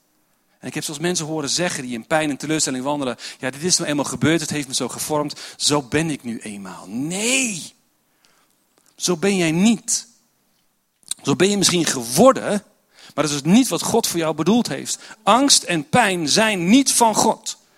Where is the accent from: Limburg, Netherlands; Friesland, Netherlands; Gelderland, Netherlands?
Gelderland, Netherlands; Doetinchem; born there; Dus ik ben in Doetinchem geboren, vervolgens de halve wereld overgereisd en nu ben ik hier weer.